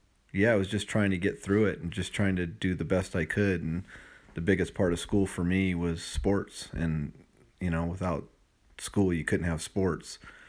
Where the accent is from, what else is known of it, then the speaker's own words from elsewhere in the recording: Victorville, California, United States; I grew up in Victorville, California, about 180 miles south of here, south of Las Vegas. Childhood revolved around sports, friends.